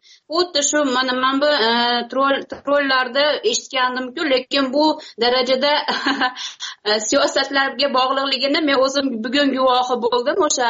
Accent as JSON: {"language": "Uzbek", "country": "Kyrgyzstan", "lives_now": "Russia", "said": "Men Qirg'izistondanman o'zi. Hozirgi kunda Rossiyada yashab kelmoqdaman."}